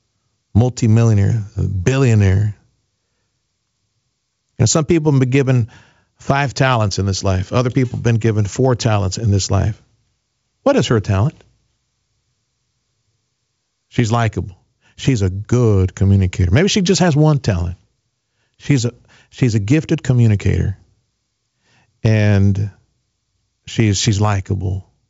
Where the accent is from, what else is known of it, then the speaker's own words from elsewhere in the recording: Mexico; You know, I grew up in Mexico and witnessed a true caste system.